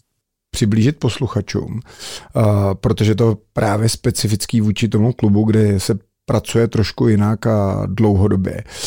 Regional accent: Plzeň, Plzeň Region, Czechia; protože jsem Plzeňák

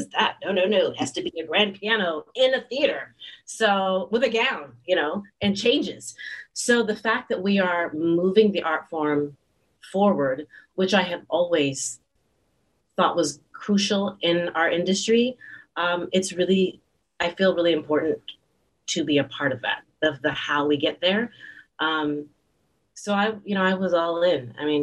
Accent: Atlanta, Georgia, United States; Now I'm living in Atlanta. So it makes perfect sense that I start singing back again in my hometown.

